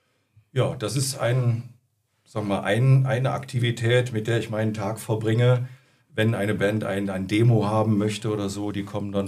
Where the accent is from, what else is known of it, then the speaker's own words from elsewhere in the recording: Düsseldorf, North Rhine-Westphalia, Germany; Ja, ich komme aus Düsseldorf eigentlich.